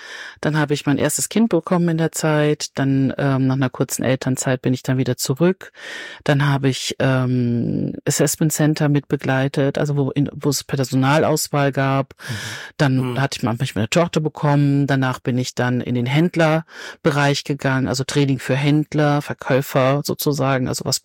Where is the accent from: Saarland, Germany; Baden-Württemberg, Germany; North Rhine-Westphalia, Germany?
North Rhine-Westphalia, Germany; Cologne; born there; Ich bin noch 56, bin also 1967 geboren in Köln